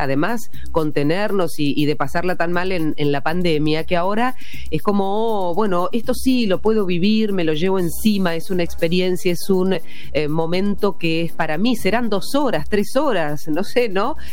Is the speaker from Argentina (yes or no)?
yes; Argentina; nos enorgullece como argentinos